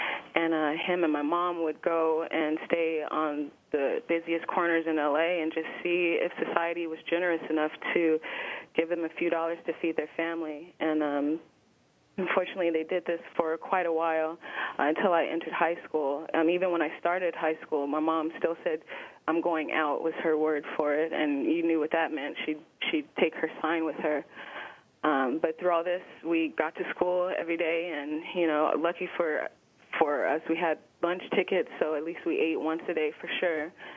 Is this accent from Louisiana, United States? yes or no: yes; Louisiana, United States; Well, before I entered Ms. G's class, I grew up in Louisiana